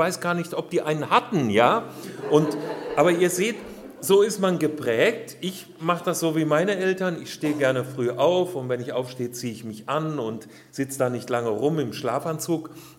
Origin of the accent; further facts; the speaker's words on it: Hesse, Germany; Ich komme aus Nordhessen, aus einem ganz schlichten Handwerker- und Nebenerwerbsbauernhaushalt.